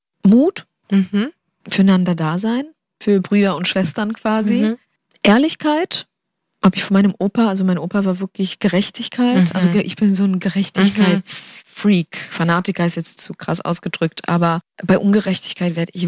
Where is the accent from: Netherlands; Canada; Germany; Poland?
Poland; born there; moved away; Ich bin in Polen geboren worden, in einer guten Mittelschicht.